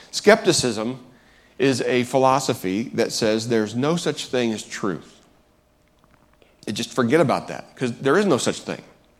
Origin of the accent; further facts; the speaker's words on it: Indiana, United States; In Indiana, my home state, this past week, there's a firestorm erupting